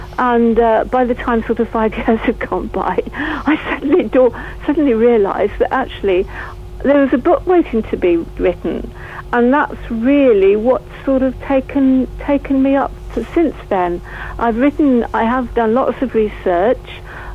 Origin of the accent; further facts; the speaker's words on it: South West England, United Kingdom; I was interested in Devon because I was brought up in Devon as a child.